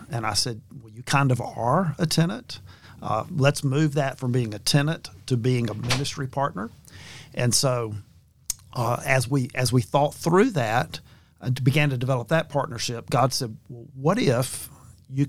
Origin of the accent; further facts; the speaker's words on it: Alabama, United States; So when I was a kid growing up in South Alabama, I had family that lived in the Birmingham area.